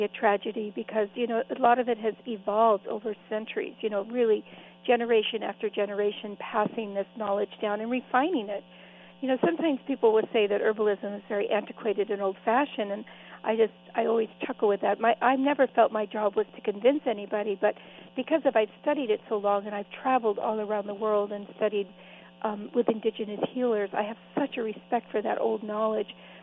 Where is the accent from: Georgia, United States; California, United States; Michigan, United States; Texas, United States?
California, United States; the wild plants of Sonoma County, where I grew up in California.